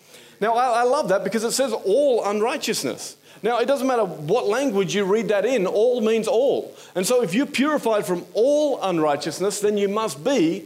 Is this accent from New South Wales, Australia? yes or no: yes; Newcastle, New South Wales, Australia; I'm from Newcastle, Australia, and I'm a carpenter.